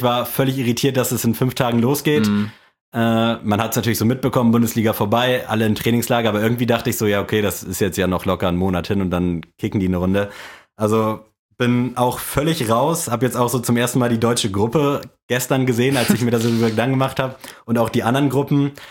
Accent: Germany; Eigentlich muss man als Deutscher das ja irgendwie hassen.

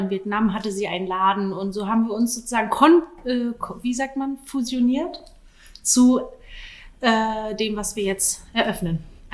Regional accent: Schwerin, Mecklenburg-Vorpommern, Germany; born there; also born or lived in Potsdam; bin aber selber gebürtige Schwerinerin und nach dem Studium gab es ja natürlich ganz viele offene Türen, aber ich bin wieder zurückgekommen

